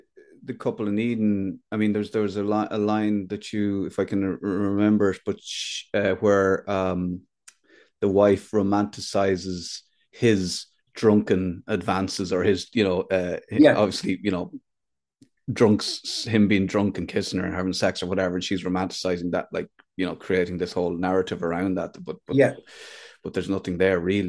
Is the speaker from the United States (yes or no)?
no; Athlone, Leinster, Ireland; I grew up in the Midlands and Athlone or whatever, and it was about me growing up and all that kind of stuff.